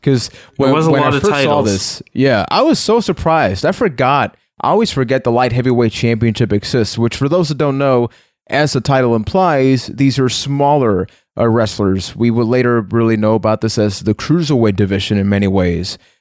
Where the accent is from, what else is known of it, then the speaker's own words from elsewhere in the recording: Puerto Rico; I am from Puerto Rico.